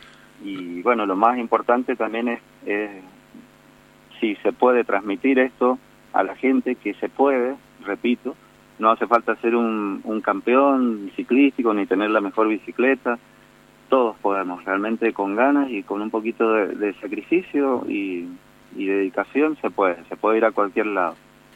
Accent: Tucumán, Argentina; now in Mendoza, Argentina; Yo viví parte de mi vida en Tucumán, prácticamente mi infancia, y después ya de grande me vine acá a Mendoza. Yo soy mendocino en realidad, pero bueno, como mi familia está un poco dividida entre estas dos provincias

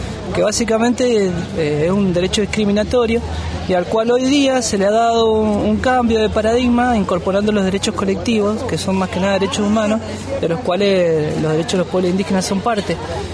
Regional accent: Malargüe, Mendoza, Argentina; Nosotros nos decimos Malalhueche, que somos la gente del Malalhue, la nueva gente del Malalhue

